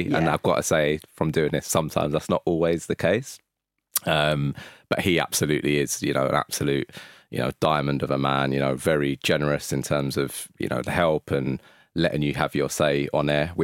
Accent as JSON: {"language": "English", "region": "London", "country": "United Kingdom", "said": "I'm from North London"}